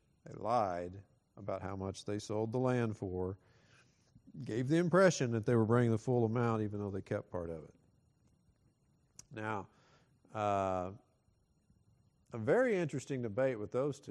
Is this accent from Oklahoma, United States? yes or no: yes; Oklahoma, United States; To this day, my home state of Oklahoma, the largest funeral in the state of Oklahoma, in the history of the state of Oklahoma